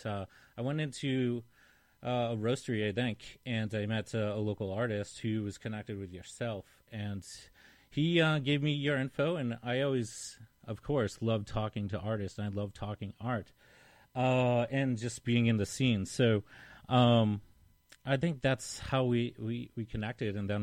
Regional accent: Massachusetts, United States; I'm unfamiliar. I'm a guy from Mass, so.

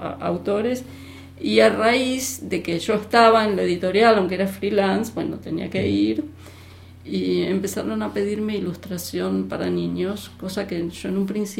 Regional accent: Argentina; now in United States; me propuso que escribiera un libro con mis experiencias de chica en Argentina.

